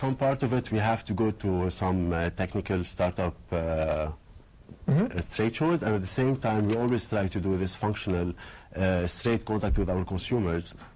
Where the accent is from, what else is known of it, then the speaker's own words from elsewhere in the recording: Beirut, Beirut Governorate, Lebanon; now in San Francisco, United States; I was raised in Beirut.